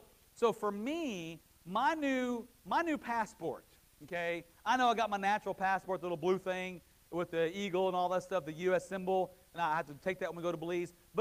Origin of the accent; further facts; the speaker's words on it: Silver Spring, Maryland, United States; born there; I was born in Silver Springs, Maryland. So I was born a Yankee, but then I got converted, and now I'm a Southerner, right?